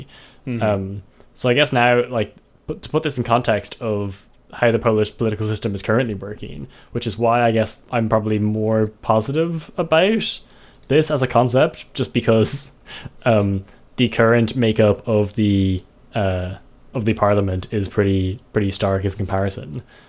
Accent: Ireland; growing up in Ireland during the big influx of Polish people emigrating to the more Western European states

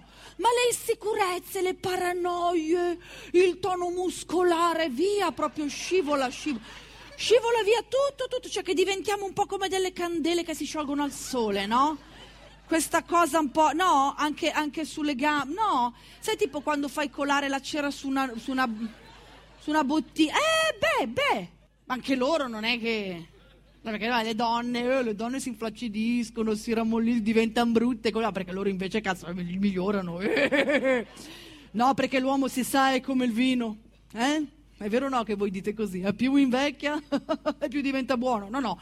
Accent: Pioltello, Lombardy, Italy; io vengo da Pioltello, miracolo già che sia viva

